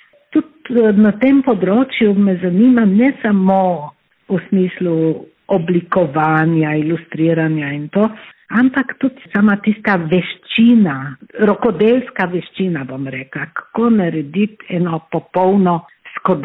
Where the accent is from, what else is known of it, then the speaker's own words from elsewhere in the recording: Bela, Slovenian Littoral, Slovenia; rojena sem bila v Beli, to je v soteski Bele, nekje gor nad Vipavo, tam, kjer se konča Trnovska planota in začne Nanos, v bistvu zaselek sredi gozda